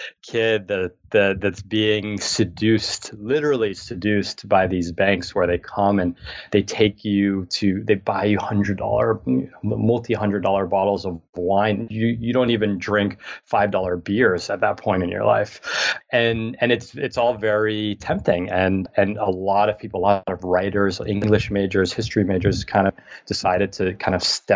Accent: New York City, New York, United States; growing up in New York City, I did not experience a lot of the fun things that you see in the different movies and TV shows.

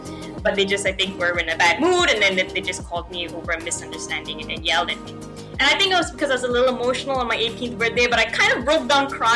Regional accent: Malaysia; now in United States; I'm from Malaysia, so definitely a culture shock. It's literally as far away from Pennsylvania as you can get without turning back around the world.

